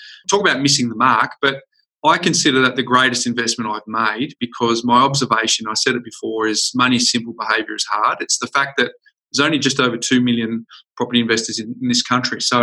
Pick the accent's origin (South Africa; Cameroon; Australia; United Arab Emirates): Australia; Perth, Western Australia; I was a degree qualified accountant from my hometown in Perth